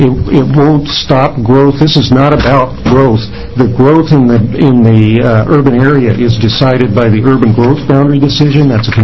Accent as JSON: {"language": "English", "town": "Eugene", "region": "Oregon", "country": "United States", "tie": "born or raised there", "said": "And I grew up in Eugene. I know the River Road area and the Bethel area very well"}